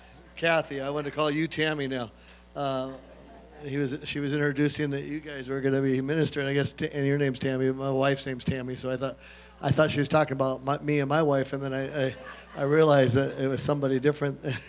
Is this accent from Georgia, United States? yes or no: no; Bozeman, Montana, United States; I'm from Bozeman, Montana. And I live in the Rocky Mountains there.